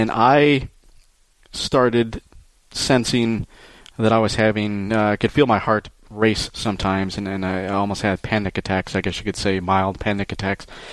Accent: Michigan, United States; born there; And, of course, I was born in Michigan, so I consider Michigan my home. I've moved away several times, but I always seem to move back.

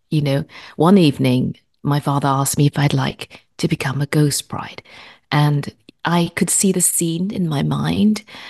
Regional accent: Malaysia; so I'm originally from Malaysia, but I'm ethnically Chinese. And so I'm a fourth generation Malaysian of Chinese descent, which means my family's been around in Malaysia for a long time.

